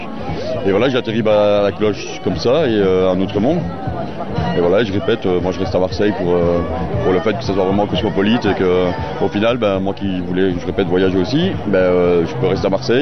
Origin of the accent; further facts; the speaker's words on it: Brussels, Brussels-Capital Region, Belgium; parce que j'ai grandi à Bruxelles